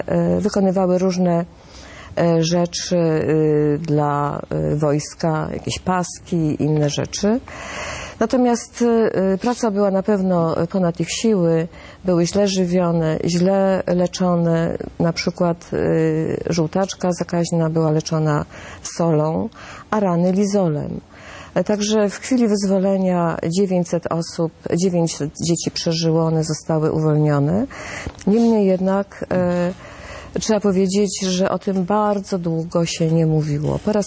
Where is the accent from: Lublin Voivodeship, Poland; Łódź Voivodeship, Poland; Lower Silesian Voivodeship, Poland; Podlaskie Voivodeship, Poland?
Łódź Voivodeship, Poland; Łódź; born there; Ja przyszłam na świat w Łodzi